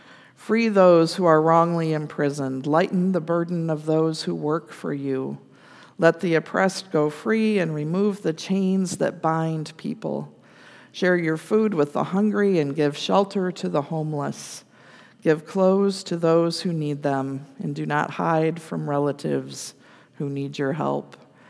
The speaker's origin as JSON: {"language": "English", "town": "Battle Creek", "region": "Michigan", "country": "United States", "tie": "born there", "said": "I was born on August 15th, 1959, in Battle Creek, Michigan, to … A white, middle-class family in a mid-sized town in a time of American prosperity."}